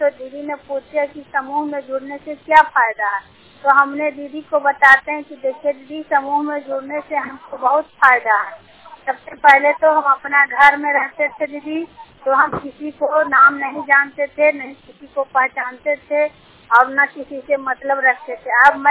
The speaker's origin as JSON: {"language": "Hindi", "town": "Chhoti Amar", "region": "Bihar", "country": "India", "said": "मेरा जिला का नाम नालंदा है, गांव का नाम छोटी अमर है और … और मैं अभी उत्तर प्रदेश लखनऊ राज्य में बहराइच जिला में समूह बनाने के लिए आई हूँ"}